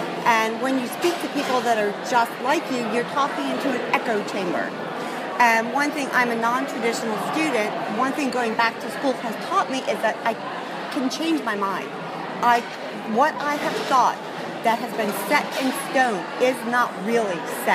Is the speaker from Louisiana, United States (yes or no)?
no; Boulder, Colorado, United States; I'm from Boulder, Colorado. I attend Front Range Community College, and I'm studying political science.